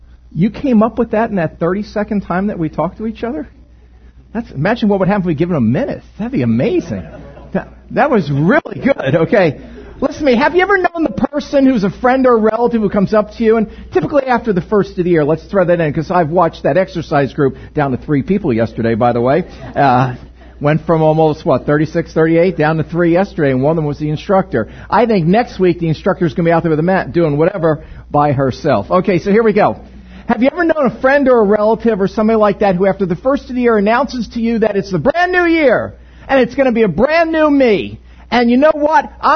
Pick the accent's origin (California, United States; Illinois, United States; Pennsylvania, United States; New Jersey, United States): New Jersey, United States; accent: Jersey; Pardon my Jersey accent, whatever that was.